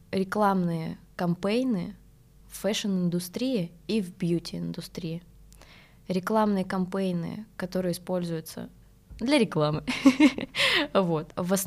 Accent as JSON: {"language": "Russian", "town": "Ulkan", "region": "Irkutsk Oblast", "country": "Russia", "tie": "born or raised there", "said": "Я из Иркутской области, Казачинск-Калинский район, поселок Улькан."}